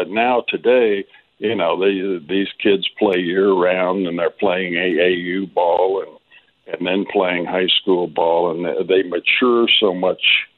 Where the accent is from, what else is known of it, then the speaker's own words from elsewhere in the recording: Batavia, United States; Coach Hall came to Batavia and stayed